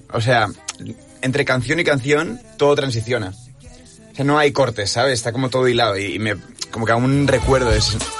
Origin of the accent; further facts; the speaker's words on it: Barcelona, Catalonia, Spain; Yo soy de Barcelona y me encanta Barcelona, pero Madrid es una pasada.